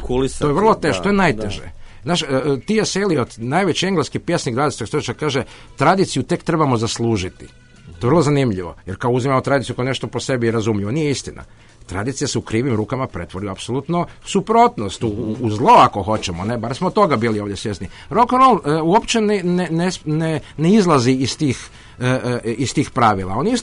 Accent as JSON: {"language": "Croatian", "country": "Croatia", "said": "iz zemlje otkud ja dolazim, iz Hrvatske, ne?"}